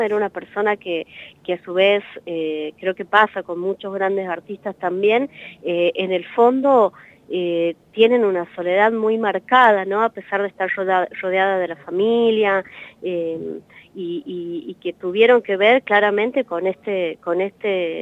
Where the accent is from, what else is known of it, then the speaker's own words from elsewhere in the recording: Argentina; Pero como argentina, una tranquilidad y una esperanza enorme